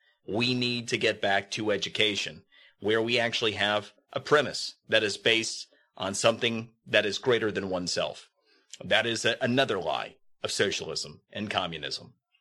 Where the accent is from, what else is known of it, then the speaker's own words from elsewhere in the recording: Georgia, United States; Many will take a look at Jimmy Carter, and I'm from Georgia.